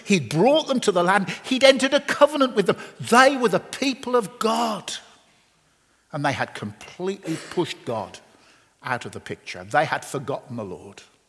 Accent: England, United Kingdom; and I am an Englishman, so I can make mistakes.

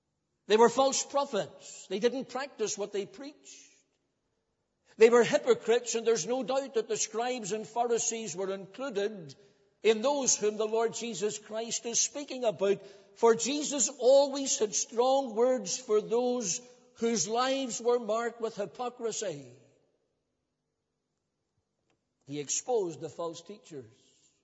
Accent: Cookstown, Northern Ireland, United Kingdom; my hometown in Cookstown always had what was called a civic week.

